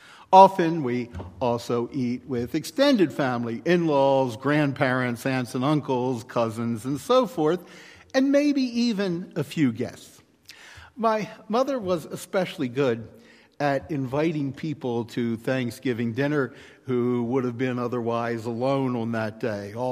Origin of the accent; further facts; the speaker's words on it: Baltimore, Maryland, United States; In my hometown of Baltimore, among people such as Melanie and myself of German ancestry